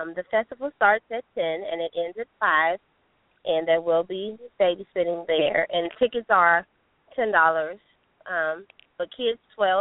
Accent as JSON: {"language": "English", "region": "Virginia", "country": "United States", "said": "I'm originally from Virginia, and I live here, and I'm an electrician."}